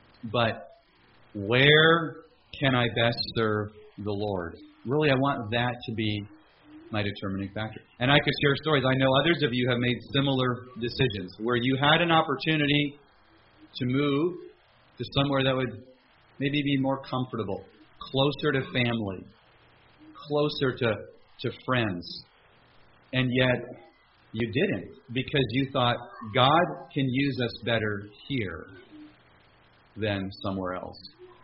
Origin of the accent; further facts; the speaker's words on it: Canada; And, you know, here I am. I'm a Canadian.